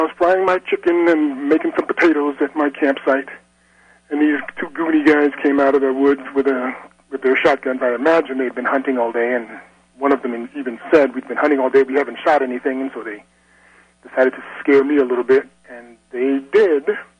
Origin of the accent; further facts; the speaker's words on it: St. Louis, Missouri, United States; No, I'm a St. Louis kid, grew up in the city for a while, and then moved to the burbs, moved to Kirkwood when I was about 10 or 11 years old.